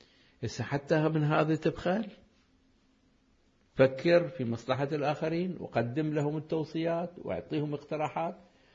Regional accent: Iraq; كان واحد حاكم عندنا بالعراق

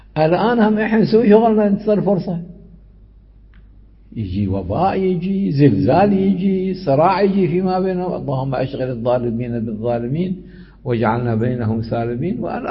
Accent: Iraq; حدث عندنا في العراق

